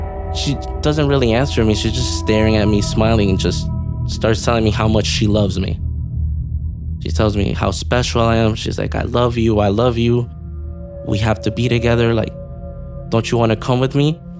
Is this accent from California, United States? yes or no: no; Miami, Florida, United States; Born and raised in Miami to Hispanic parents. Lived most of my life in like the same area, which is called Little Havana, right at the heart of Miami.